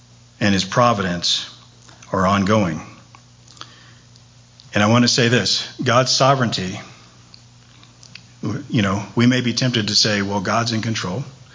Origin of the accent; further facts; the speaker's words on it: Texas, United States; I'd been going back and forth to Dallas. I'm from Texas